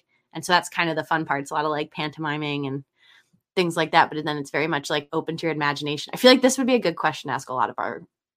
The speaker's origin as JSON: {"language": "English", "town": "Philadelphia", "region": "Pennsylvania", "country": "United States", "said": "I'm from Philadelphia. We have our Philly Fanatic is a big green hairy something"}